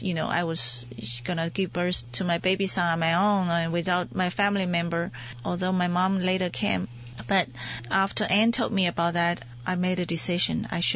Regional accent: China; English is a second language; In China, including myself, many people are still more influenced by Buddhist beliefs. But I am an English major

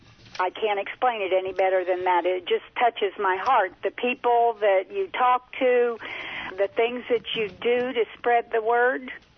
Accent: Danville, Illinois, United States; I grew up in Danville, Illinois, years and years ago.

